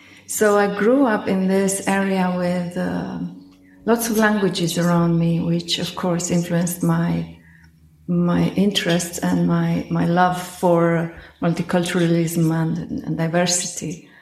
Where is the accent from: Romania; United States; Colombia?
Romania; Timișoara, Timiș County; I grew up near Timișoara in Romania, Western Romania. So this is an area called Banat, which has always been multilingual and multi-ethnic.